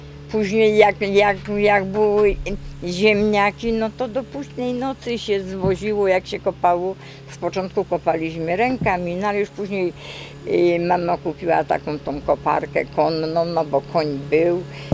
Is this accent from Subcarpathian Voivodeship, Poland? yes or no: no; Zagórnik, Lesser Poland, Poland; born there; now in Rzyki, Poland; Urodzona jestem w Zagórniku. Rok urodzenia no to tylko 1948. No a obecnie od 76 roku zamieszkuję.